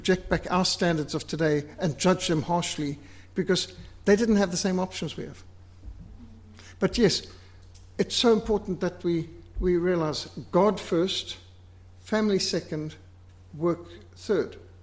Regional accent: Zimbabwe; growing up in Rhodesia

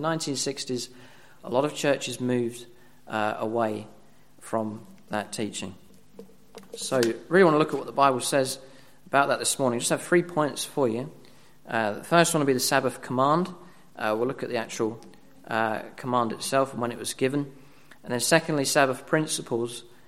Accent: England, United Kingdom; I'm from England

